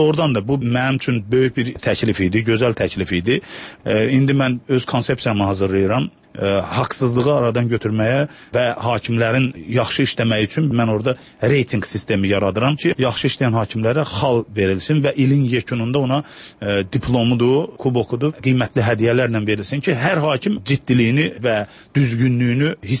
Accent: Ganja, Azerbaijan; Orta məktəbi mən Rus məktəbini bitirmişim və Gəncədə böyümüşəm.

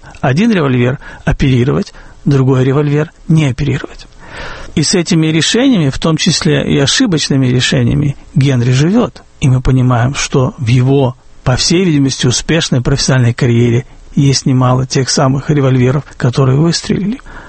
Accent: Kyiv, Ukraine; в Киев, мой родной город

